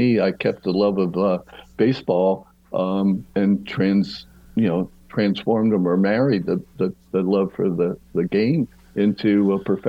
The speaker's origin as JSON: {"language": "English", "region": "New Jersey", "country": "United States", "tie": "born or raised there", "moved": "as an adult", "said": "And being a kid growing up in New Jersey, it was an easy decision to make that West Coast jump."}